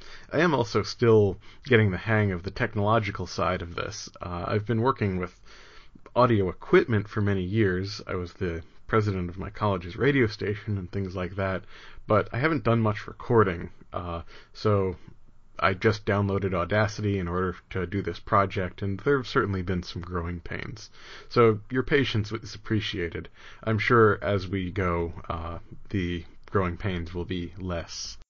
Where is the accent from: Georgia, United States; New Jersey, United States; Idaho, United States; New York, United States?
New Jersey, United States; now in Rhode Island, United States; I grew up in New Jersey, and I'm not sad I left. Rhode Island is great, and has pizza that is almost as good as New Jersey's.